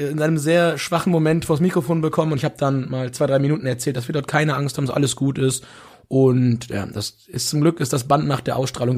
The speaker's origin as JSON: {"language": "German", "country": "Germany", "said": "Ja, und ich denke, gerade wir als Deutsche sollten die Möglichkeit, wenn wir sie haben, nutzen, uns das anzuschauen"}